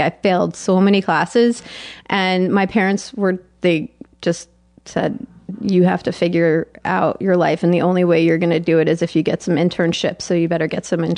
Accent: Tenafly, New Jersey, United States; I guess three, that I'm Egyptian, I'm Jewish, and I'm from Tenafly.

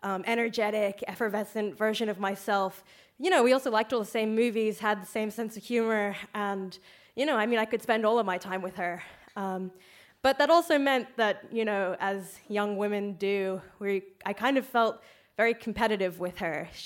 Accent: Australia; I'm going to clarify this quickly. I'm from Australia.

